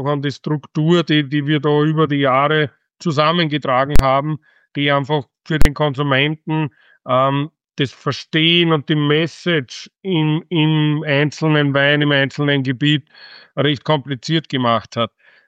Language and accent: German; Austria; als Österreicher